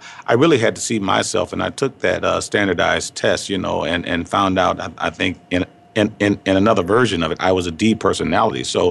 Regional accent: Detroit, Michigan, United States; and we that grew up in Detroit, we grew up on the Motown sound.

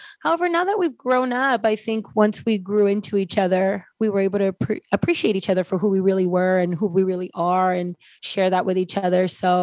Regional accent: Compton, California, United States; also born or lived in Lynwood, United States; So I was born in a little town called Linwood, California, and it's a suburb of Los Angeles. We grew up we were in Compton for a long time.

